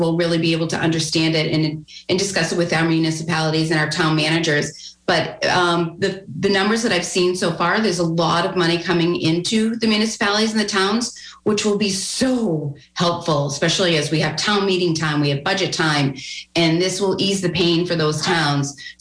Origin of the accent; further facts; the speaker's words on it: Hanover, Pennsylvania, United States; And I grew up in Hanover, which probably very secluded, you know, very, didn't really, wasn't very worldly at that time.